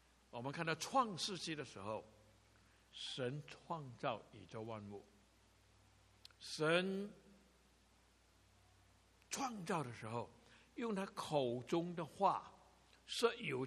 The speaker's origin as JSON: {"language": "Chinese", "country": "China", "said": "就是我们中国人有四千年、五千年的文化历史，都讲不清楚世界是怎么来的。"}